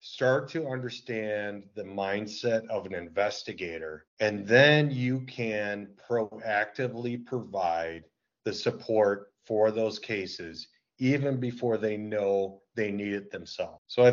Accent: Wisconsin, United States; So where I grew up in Wisconsin, the creator and developer of Dungeons and Dragons lived close by.

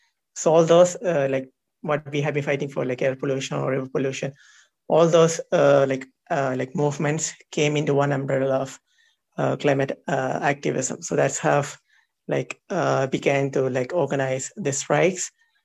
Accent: Kerala, India; I am from Kerala, India.

